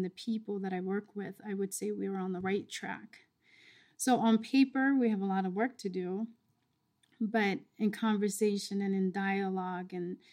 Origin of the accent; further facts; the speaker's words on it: Georgia, United States; And I would say, oh, I'm from Georgia.